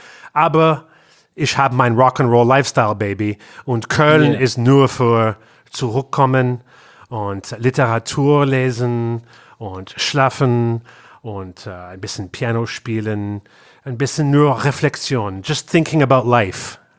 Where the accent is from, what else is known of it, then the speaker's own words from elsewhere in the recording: Canada; German is a second language; wir kommen aus Kanada